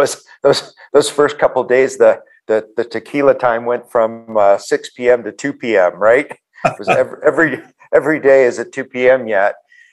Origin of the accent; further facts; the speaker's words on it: Buffalo, New York, United States; And Buffalo is a huge sports town, obviously, right?